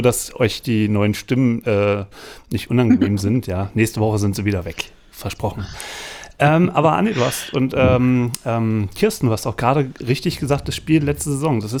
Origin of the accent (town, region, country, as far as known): Berlin, Germany